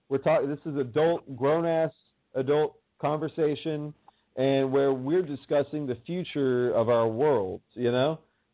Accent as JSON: {"language": "English", "town": "Miami", "region": "Florida", "country": "United States", "said": "we came from the streets, motherfucker. We came from Miami. And it was rough."}